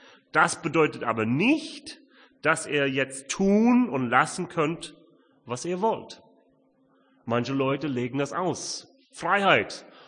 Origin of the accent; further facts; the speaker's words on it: United States; German is a second language